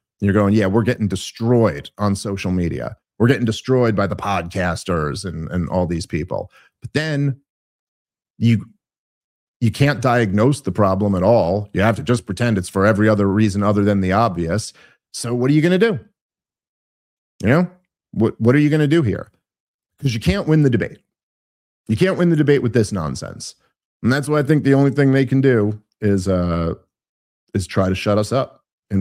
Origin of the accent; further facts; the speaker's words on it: United States; But my country, like I grew up in America in the 1980s, and that country doesn't fucking exist anymore.